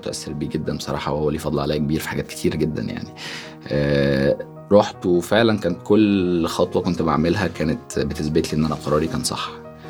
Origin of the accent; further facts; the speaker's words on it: Cairo, Cairo Governorate, Egypt; now in Abu Dhabi, United Arab Emirates; فانا اتولدت في القاهره وجيت ابو ظبي على طول بعدها بكام شهر، فقضيت جزء كبير من طفولتي هنا في ابو ظبي، فليا فيها ذكريات كتير. وبعد فتره رحت مصر، فانا ذكريات الطفوله عندي ما بين القاهره وما بين ابو ظبي.